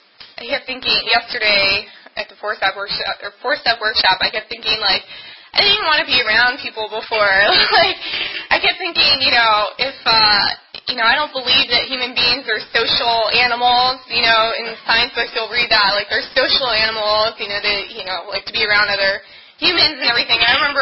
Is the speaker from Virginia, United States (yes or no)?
yes; Virginia, United States; But, I mean, I grew up in Northern Virginia. I've stayed there pretty much.